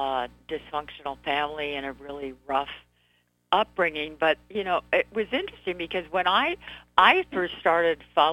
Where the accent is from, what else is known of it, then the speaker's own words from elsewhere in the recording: California, United States; and since I grew up in California, I knew the school